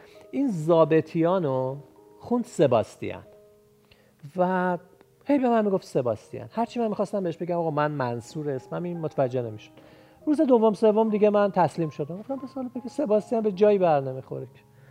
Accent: Iran; وقتی که فهمیده که ما ایرانیم

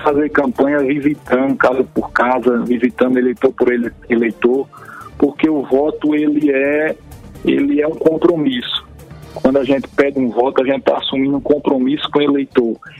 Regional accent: São José do Sabugi, Paraíba, Brazil; nós que somos aqui de São José do Sabugi

